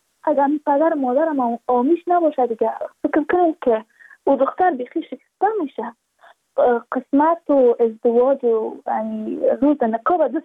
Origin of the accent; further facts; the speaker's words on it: Badakhshan, Afghanistan; ما از بدخشان هستیم